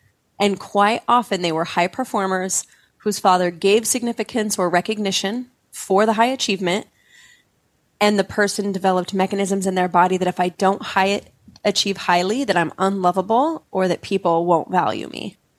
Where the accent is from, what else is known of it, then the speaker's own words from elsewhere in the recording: Utah, United States; And where I grew up in Utah, you didn't, you know, if it wasn't nice, you didn't say it kind of a thing.